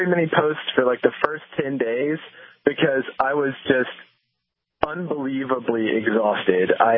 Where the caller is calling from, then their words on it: Foley, Alabama, United States; So right now I'm calling you from Foley, Alabama, which is about 30 miles or so from Mobile, Alabama.